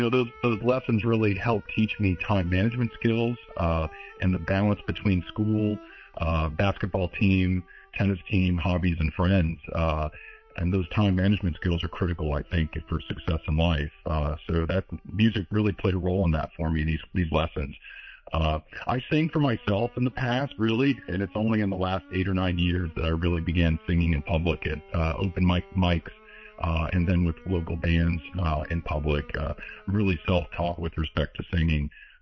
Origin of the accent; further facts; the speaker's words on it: Forest City, Pennsylvania, United States; also born or lived in Carbondale; I was born in Carbondale, Pennsylvania, a small town northeast of Scranton, Pennsylvania, northeast PA. It's a former coal town, railroad town, and I grew up a little bit outside of that area in a small hamlet called of Richmonddale in Forest City, Pennsylvania.